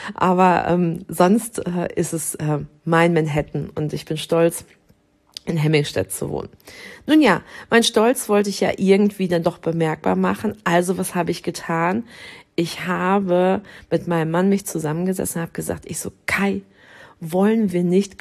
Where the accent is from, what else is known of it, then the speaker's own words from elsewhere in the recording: Dortmund, North Rhine-Westphalia, Germany; born there; now in Dithmarschen, Germany; Ich bin gebürtige Dortmunderin und der eine oder andere wird sagen, na, was hat die denn hier mit Dithmarschen zu tun?